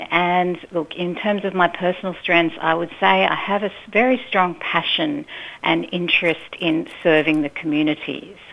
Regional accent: Sydney, New South Wales, Australia; born there; I was born here in Sydney in Auburn Hospital. My parents migrated here just over 40 years ago

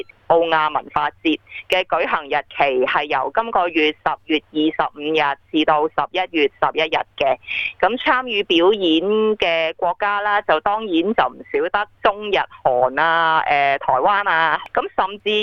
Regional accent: China; 即系我哋中国人好多呢啲嘅活动啦

